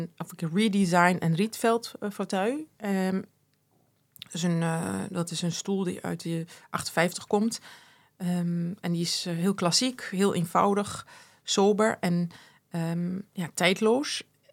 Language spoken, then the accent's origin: Dutch; Netherlands; born there; En het gaf zoveel informatie, ook over het land en de mensen van mijn ouders. Want ik ben in Nederland geboren.